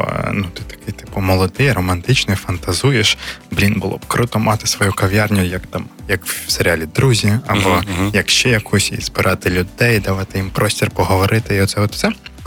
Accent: Odesa, Odesa Oblast, Ukraine; also born or lived in Kyiv / Ivano-Frankivsk; now in Drohobych, Ukraine; Я родом з Одеси, це правда. Народився, виріс, навчався. Вступив в Київ, провчився, пропрацював там 8 років.

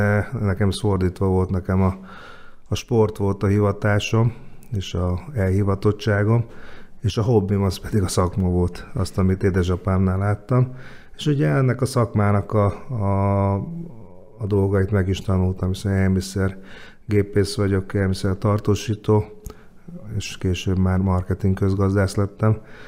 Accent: Kecskemét, Bács-Kiskun, Hungary; now in Budapest, Hungary; először ugye kecskeméti vagyok a Kecskeméti Sportklubnak

